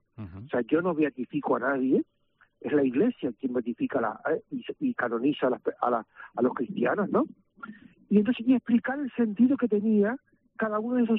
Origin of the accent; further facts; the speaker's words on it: Santa Cruz de Tenerife, Canary Islands, Spain; Yo soy de aquí de Santa Cruz, de Tenerife, y estudiaba el primero de BUP, tenía 14 años